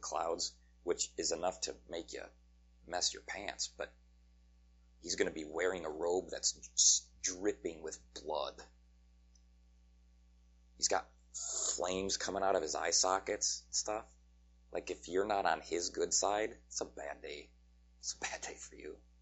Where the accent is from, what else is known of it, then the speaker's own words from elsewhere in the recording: Duluth, Minnesota, United States; We're not fooled. We're from Duluth.